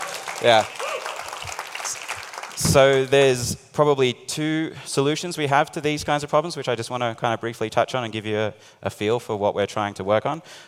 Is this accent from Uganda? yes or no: no; Australia; So I'm Australian, and I can see a few Australians in the audience.